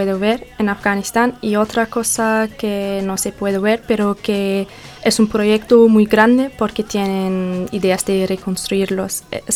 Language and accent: Spanish; Germany; Spanish is a second language; yo soy de Alemania y nací en Alemania, pero mis abuelos son de Siria, pero viven en Turquía. Y sí, por eso hablamos tres idiomas en casa.